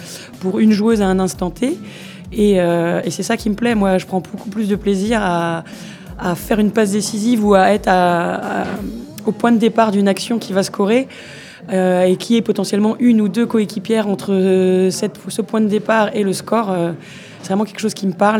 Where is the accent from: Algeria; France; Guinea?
France; Rennes, Brittany; born there; Et je suis une néo-finistérienne, parce qu'à la base, je suis née à Rennes